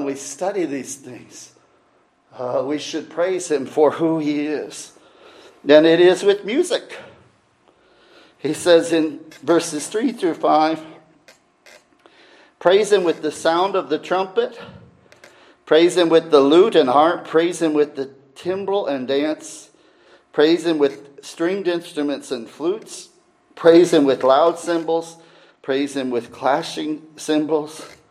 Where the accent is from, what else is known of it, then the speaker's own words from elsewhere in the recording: Illinois, United States; I remember driving to Colorado the first time, and I was from Illinois, which is flat, flat, flat.